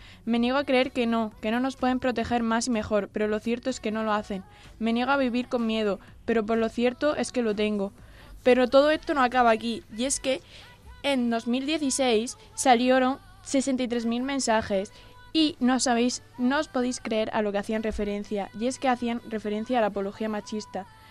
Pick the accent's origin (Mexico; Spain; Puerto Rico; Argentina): Spain; Andalusia; now in Elche, Spain; Bueno, yo soy de Andalucía y estoy aquí en Elche, así que es por algo.